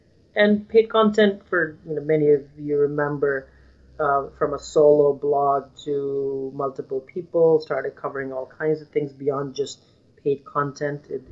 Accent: India; moved away as an adult; now in Indiana, United States; Initially started personal blogging, just me as an Indian, as a foreigner in Indiana, experience, you know, learning about America for the first time.

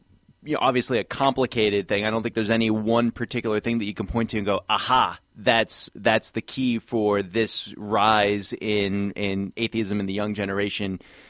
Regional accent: United States; everything that I was taught to be as a American man, as a male, as a member of the human race.

